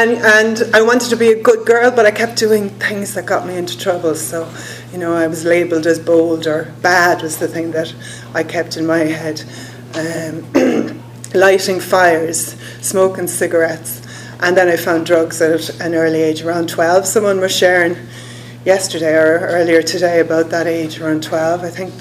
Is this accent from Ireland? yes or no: yes; Cork, Munster, Ireland; And the last one was back in November in Cork, in my hometown, and that was so different.